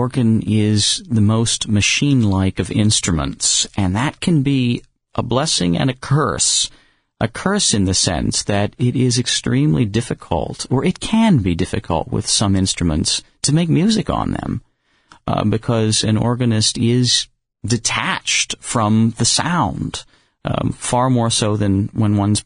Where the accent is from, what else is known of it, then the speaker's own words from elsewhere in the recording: Washington, Pennsylvania, United States; moved away as an adult; now in Philadelphia, United States; Well, I am a Pennsylvanian. I'm from Washington, which is near Pittsburgh. Then at 18, I moved to this beautiful city of Philadelphia to study at Curtis